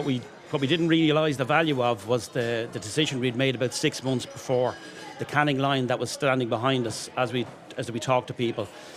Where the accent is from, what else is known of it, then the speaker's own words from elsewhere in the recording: Bray, Leinster, Ireland; It's a great town. I'm born and bred in Bray. I'm very proud of it.